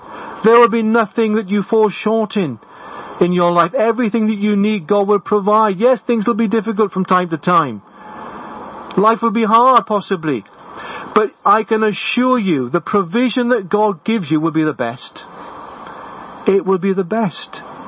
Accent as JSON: {"language": "English", "region": "Wales", "country": "United Kingdom", "said": "Being a Welshman, I must get that right."}